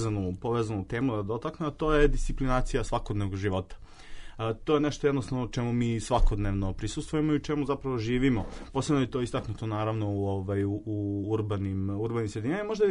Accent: Obrenovac, Belgrade, Serbia; Dakle, ako ste sa periferije, a evo ja jesam, ja dolazim iz Obrenovca

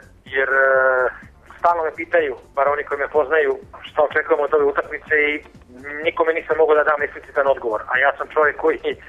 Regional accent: Serbia; Naravno, kao Srbin, tipujem na Srbiju

